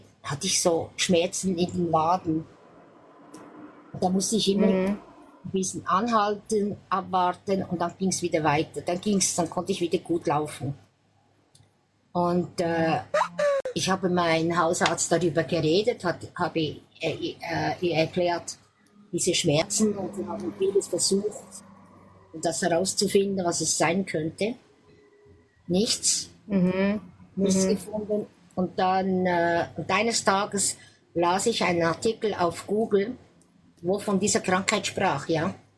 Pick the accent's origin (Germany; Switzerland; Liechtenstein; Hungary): Switzerland; German-speaking Switzerland; now in Geneva, Switzerland; die deutsche Schweiz zurück will, weil manchmal vermisse ich doch die deutsche Schweiz, ja. Ist doch meine Heimat, wenn du willst.